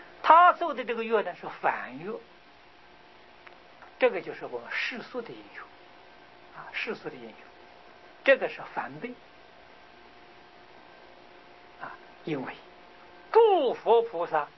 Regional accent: China; 我们中国人称之为蟒蛇啊，大蛇

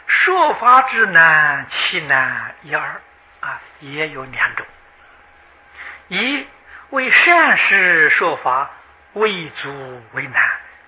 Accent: China; 我们中国人从前那个教育叫圣贤的教育，他的目的是叫你做圣人，做贤人啊

